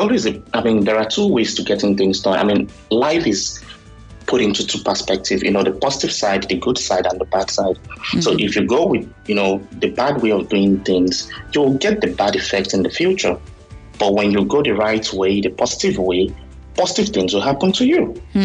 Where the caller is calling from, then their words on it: Canada; I'm calling all the way from Canada.